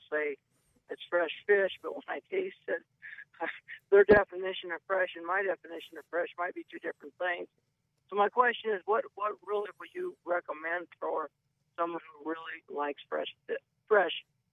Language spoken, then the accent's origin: English; Rhode Island, United States; now in Columbus, United States; I'm a transplant from Rhode Island, and I pretty much grew up living on fresh fish.